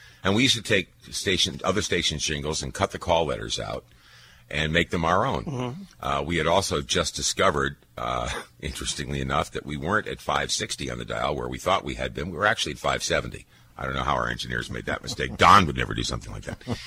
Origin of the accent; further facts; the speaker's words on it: West Hartford, Connecticut, United States; I said, come on, you know, I'm from West Hartford